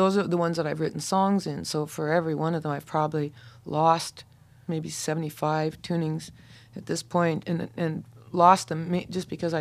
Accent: Saskatoon, Saskatchewan, Canada; moved away as an adult; And it was to be held in my hometown of Saskatoon on the 23rd of May.

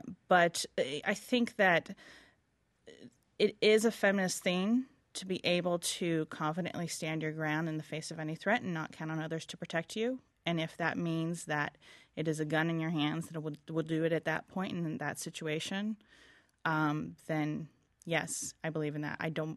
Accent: Inglewood, California, United States; born there; I was born in Inglewood, California. So you come up with a given that, you know, you got to have a certain degree of street knowledge to keep yourself safe in this world.

